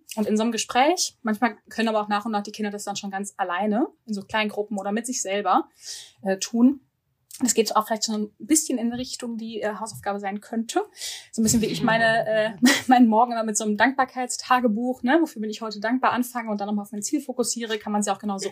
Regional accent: North Rhine-Westphalia, Germany; Ich komme ja selber aus dem Pott

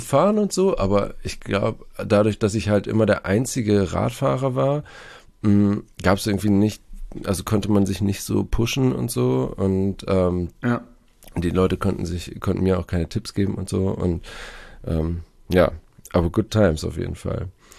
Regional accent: Baden-Württemberg, Germany; now in Hamburg, Germany; Genau, ich bin in der Nähe von Stuttgart aufgewachsen und da hatte ich halt den Schönbuch so vor meiner Haustür

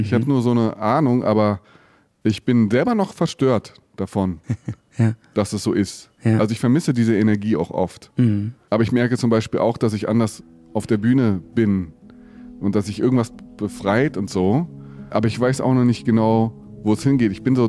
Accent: Berlin, Germany; in der Philharmonie Berlin zu spielen, also in einem der schönsten Häuser meiner Heimatstadt.

